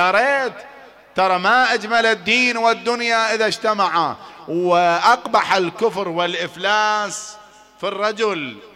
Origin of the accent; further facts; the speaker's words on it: Iraq; إذا كان عندك أقل فئة نقدية عندنا بالعراق اللي هي 250 دينار